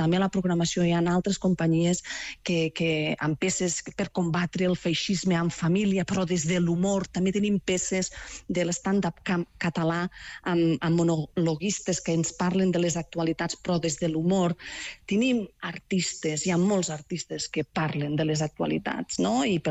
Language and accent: Catalan; Vilanova de Bellpuig, Catalonia, Spain; jo no soc de Targa, soc d'un poble del costat que es diu Vilanova de Bellpuig